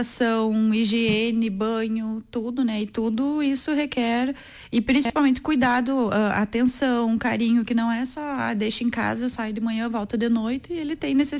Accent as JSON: {"language": "Portuguese", "town": "Passo Fundo", "region": "Rio Grande do Sul", "country": "Brazil", "said": "Eu vim de Passo Fundo e aqui em Soledade"}